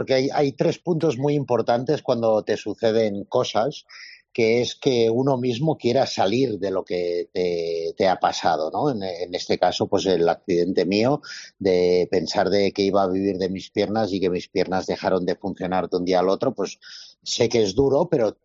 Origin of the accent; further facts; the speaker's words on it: Andorra; yo soy de Andorra, entonces y nací aquí, entonces pues ya con 4 o 5 años ya empiezas a esquiar